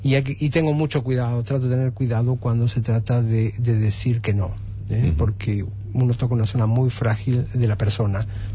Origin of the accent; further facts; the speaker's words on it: Argentina; soy argentino y no llevo la bandera puesta, pero he recorrido un poco mundo en cuanto a teatros de ópera